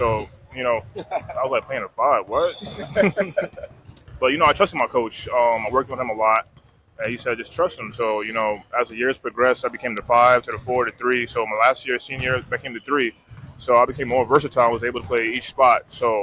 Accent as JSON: {"language": "English", "town": "Bronx", "region": "New York", "country": "United States", "lives_now": "Brooklyn, United States", "said": "We're actually from the Bronx, but I moved to Brooklyn about like 9 years ago."}